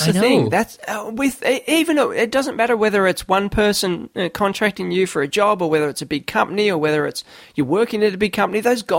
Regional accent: Australia; We celebrate being Australian

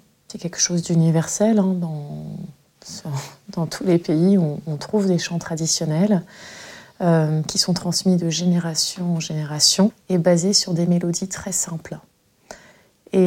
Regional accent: Le Havre, Normandy, France; born there; Je suis née au Havre, j'ai été dans un établissement à 5 minutes du collège où j'enseigne. Et étant donné que je suis très métissée

